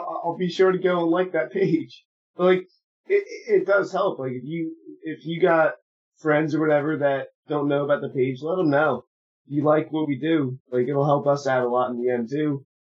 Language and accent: English; New Jersey, United States; are you from the south? I said, no, born and raised in Jersey.